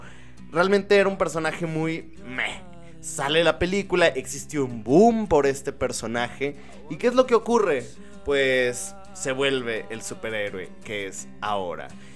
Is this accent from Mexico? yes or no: yes; Aguascalientes, Mexico; Yo soy de Aguascalientes, México.